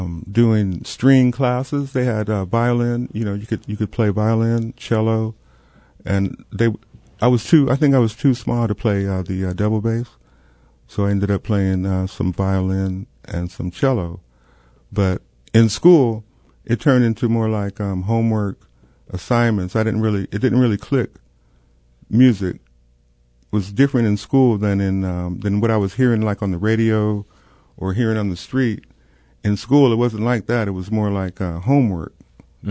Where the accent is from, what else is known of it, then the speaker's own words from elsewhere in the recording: Las Vegas, Nevada, United States; born there; also born or lived in Spain / Germany; And I was born on Nellis Air Force Base in Nevada, right outside of Las Vegas. And my father was a lifer in the Air Force, so I was like they call it Air Force brat style. So we lived in a lot of different places.